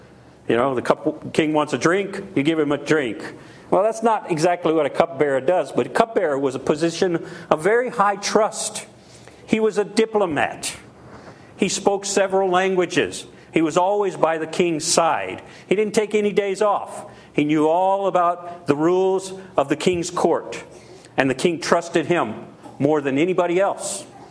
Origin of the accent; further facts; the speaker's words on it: Louisiana, United States; first language French; I'm French-American. I've never been to France. I was born speaking French. I'm from Southwest Louisiana. So when I was young, I called myself a French American.